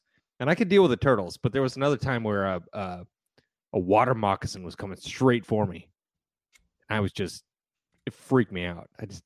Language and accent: English; Iowa, United States; So growing up in Iowa, I would swim in lakes, ponds.